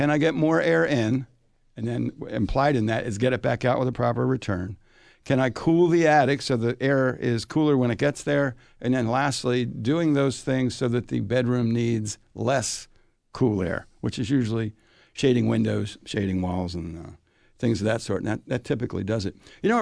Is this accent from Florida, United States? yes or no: no; New Jersey, United States; Willow, growing up in New Jersey, we had willow tree in the yard, birch tree.